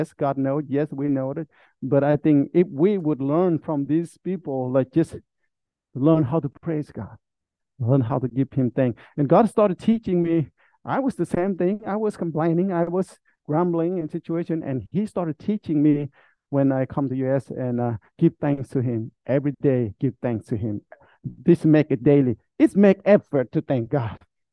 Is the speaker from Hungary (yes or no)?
no; Vietnam; English is a second language; In Vietnam, if you would have AC in your house in the hot season, that would be like miracle in my hometown, back in my town.